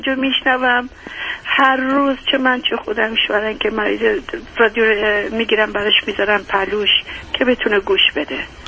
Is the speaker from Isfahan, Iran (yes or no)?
no; Khuzestan, Iran; ببخشید من خودم خوزستانی هستم.